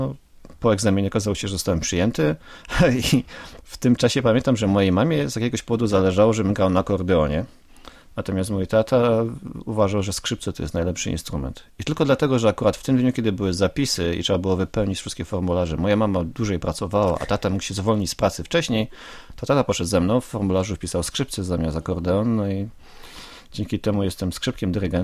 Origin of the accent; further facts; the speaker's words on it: Silesian Voivodeship, Poland; jestem Ślązakiem i mówię po śląsku